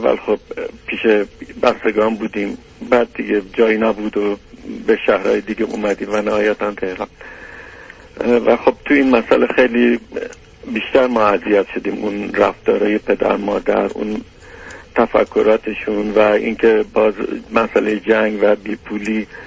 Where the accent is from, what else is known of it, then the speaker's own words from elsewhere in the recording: Abadan, Khuzestan, Iran; بعد از جنگ برگشتم همون شهر آبادان، شهر خودم